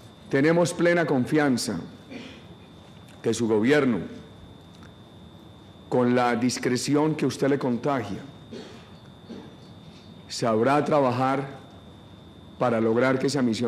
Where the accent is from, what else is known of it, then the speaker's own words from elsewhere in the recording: Colombia; Sentí mucha emoción como colombiano